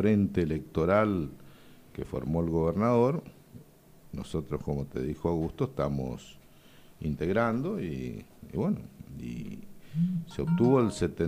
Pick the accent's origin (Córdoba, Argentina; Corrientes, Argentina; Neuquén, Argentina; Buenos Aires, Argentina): Corrientes, Argentina; Santo Tomé; nosotros vivimos acá, yo me crié en Santo Tomé, fui 3 veces intendente de Santo Tomé, hice muchas cosas por mi pueblo